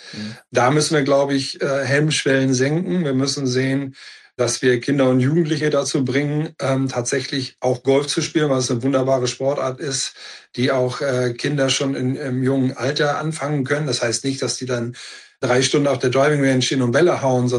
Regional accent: Berlin, Germany; in meiner Heimatstadt Berlin

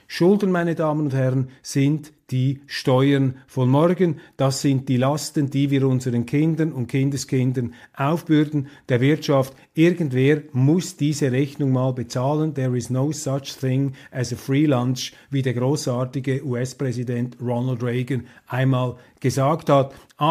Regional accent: Switzerland; Ich weiß, als Schweizer habe ich hier leicht reden.

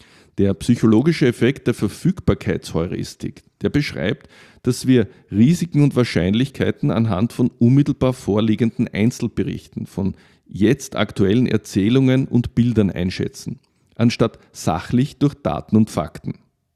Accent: Austria; Für mich als Österreicher ist das besonders betrüblich.

